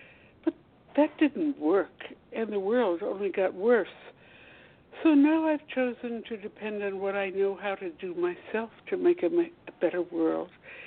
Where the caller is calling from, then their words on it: Washington, District of Columbia, United States; Washington, D.C. I'm 8 blocks from the White House, which used to be a neat thing.